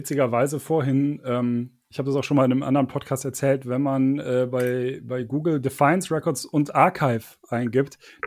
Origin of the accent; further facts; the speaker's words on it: Bonn, North Rhine-Westphalia, Germany; Also ich komme ja hier eigentlich aus Bonn